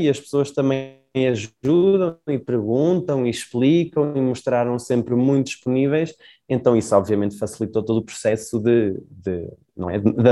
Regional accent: Leiria, Portugal; moved away; Sendo português e vindo de uma cidade que nem é uma metrópole, eu sou natural de Leiria, então de por si também é uma cidade também relativamente pequena, e vim para uma capital latino-americana

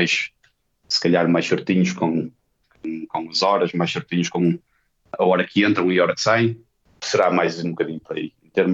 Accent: Portugal; são pessoas como nós portugueses.

